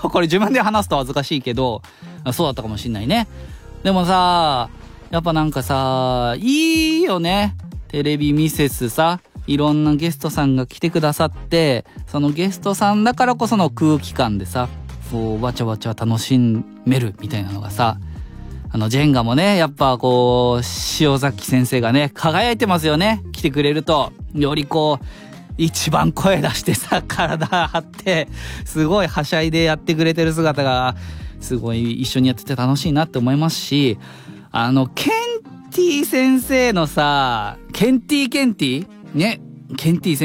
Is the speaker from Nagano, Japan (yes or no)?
yes; Nagano, Japan; now in Tokyo, Japan; 僕もね、長野県出身で、どこを見渡しても山があるのよ。で、なんかそれって生まれてからずっと東京に出るまでその環境がずっとそうだったから、当たり前の景色と空気だったの。